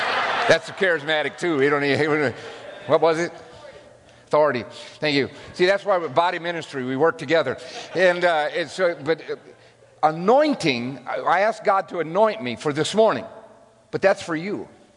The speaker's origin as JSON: {"language": "English", "region": "the South", "country": "United States", "said": "I'm from the South, and that's how I run."}